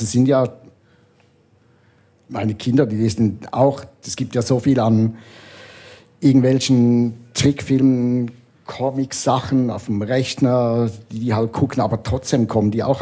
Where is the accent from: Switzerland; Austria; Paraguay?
Switzerland; now in Berlin, Germany; ich komme jetzt aus Berlin, aber schlussendlich bin ich schon Schweizer, ich kenne mich hier aus.